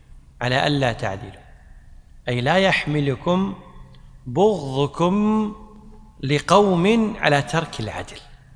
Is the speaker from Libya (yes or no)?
no; Kuwait; يعني عندنا بالكويت كلمة عامية يقولون قص الحق من نفسك